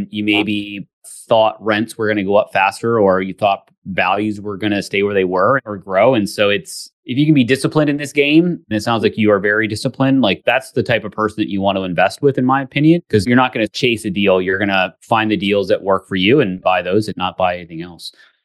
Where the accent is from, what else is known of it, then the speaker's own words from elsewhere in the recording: Pennsylvania, United States; I grew up in Pennsylvania and skied in Vermont and things like that, but never out west.